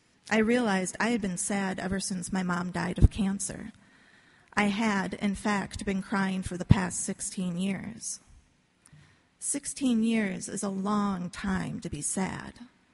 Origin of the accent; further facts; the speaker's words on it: Shakopee, Minnesota, United States; the river valley where I grew up in Shakopee.